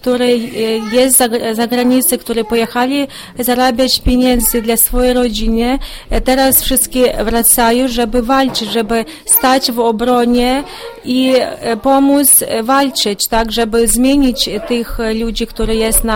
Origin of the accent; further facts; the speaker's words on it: Chortoryisk, Volyn Oblast, Ukraine; Polish is a second language; Pochodzę z Czortoryska, Manewyski rejon